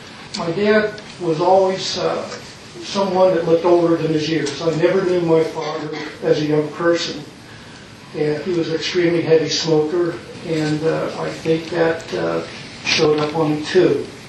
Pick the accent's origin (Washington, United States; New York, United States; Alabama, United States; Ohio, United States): Ohio, United States; I was born and raised in Ohio. My dad worked at a coke plant.